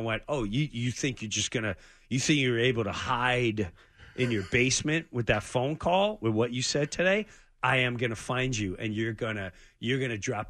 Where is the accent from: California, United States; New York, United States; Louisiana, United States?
New York, United States; I grew up in New York, but 70s TV.